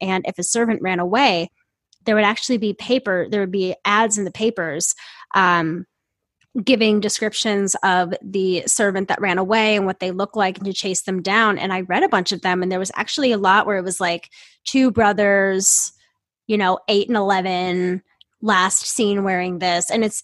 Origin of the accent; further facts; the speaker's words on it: Ireland; We are not still, being abused and harassed by people because we're Irish.